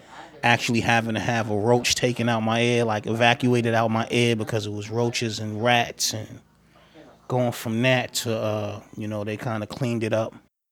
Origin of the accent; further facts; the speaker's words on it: Boston, Massachusetts, United States; I was born and raised in Columbia Point. 1978, I was born out there.